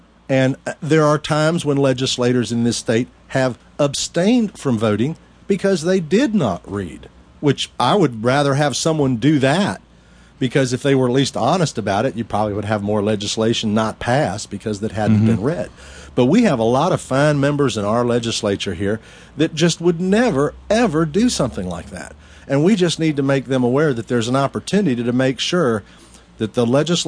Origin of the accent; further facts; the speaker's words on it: North Carolina, United States; And, of course, I'm from Wake County, where Dan Blue was in the House of Representatives.